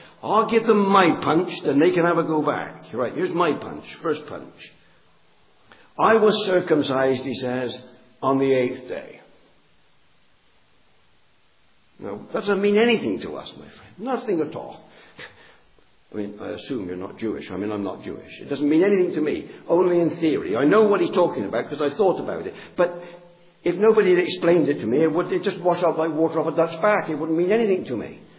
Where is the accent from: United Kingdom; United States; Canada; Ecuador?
United Kingdom; England; I'm English.